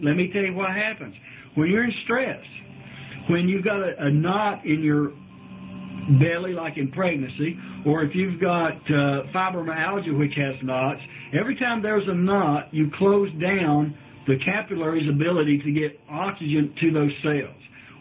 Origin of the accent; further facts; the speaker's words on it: Cleveland, Ohio, United States; I grew up in Cleveland, by the way.